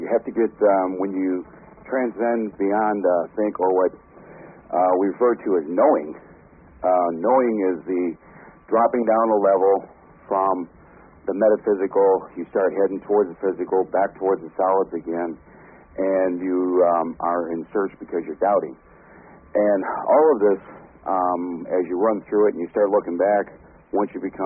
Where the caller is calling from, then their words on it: Michigan, United States; I'm from Michigan.